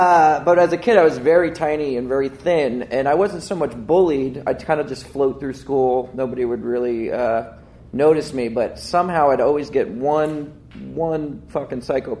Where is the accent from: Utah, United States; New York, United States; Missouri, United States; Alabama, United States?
New York, United States; I grew up in New York on Long Island, and I really do think it's different